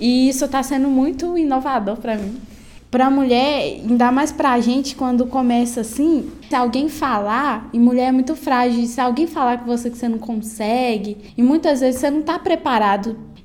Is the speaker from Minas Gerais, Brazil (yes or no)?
yes; Betim, Minas Gerais, Brazil; Tenho 16 anos … Eu sou de Betim